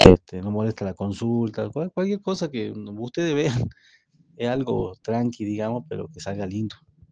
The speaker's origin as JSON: {"language": "Spanish", "region": "Salta", "country": "Argentina", "said": "yo soy de Salta Capital y hago mudanzas y traslado en general, para Salta Capital y el interior de Salta Capital"}